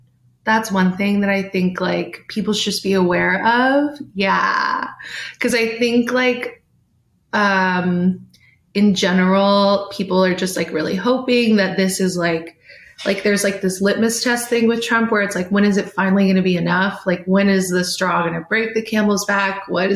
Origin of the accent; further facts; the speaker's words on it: California, United States; Sorry, I'm from California, so I've never had the chance